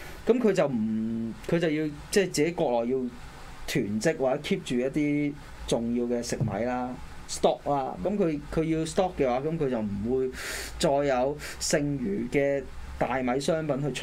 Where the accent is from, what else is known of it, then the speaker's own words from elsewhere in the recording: Hong Kong; 對於我香港人嚟講，最撚貼身就係啱啱講嗰啲。